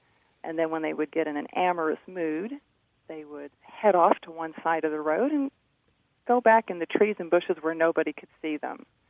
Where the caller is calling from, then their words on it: Indianapolis, Indiana, United States; I'm from Indianapolis.